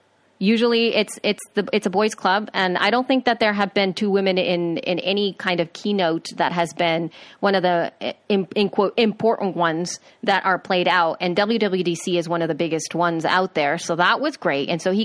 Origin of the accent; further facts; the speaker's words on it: El Salvador; And of course me, because I am from El Salvador.